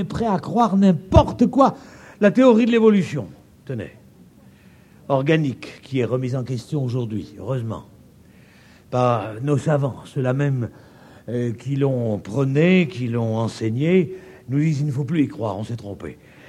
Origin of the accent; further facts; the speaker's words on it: France; accent: French; à cause de mon accent, comme vous le remarquez, j'ai un accent, paraît-il, un accent français.